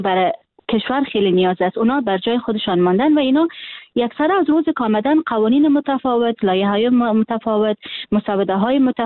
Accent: Afghanistan; من حیث یک دختر افغان که در افغانستان تولد شدیم و در افغانستان خاطره دارم، در افغانستان بزرگ شدیم

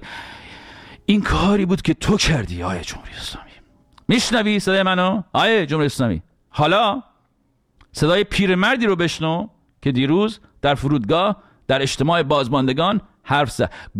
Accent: Iran; واقعا ما چه گناهی کردیم دون ایرانی شدیم تو اون کشور دنیا آمدیم؟

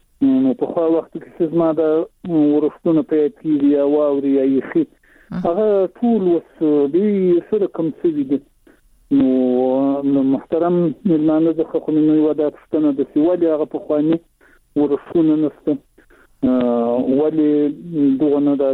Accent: Zabul, Afghanistan; هم د زابل ولایت شاجیل ولسوالي

